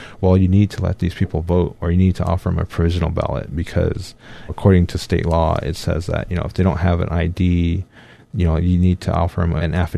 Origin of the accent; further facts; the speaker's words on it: Denver, Colorado, United States; growing up in Denver, you go back to Pine Ridge and stuff's a little bit slower.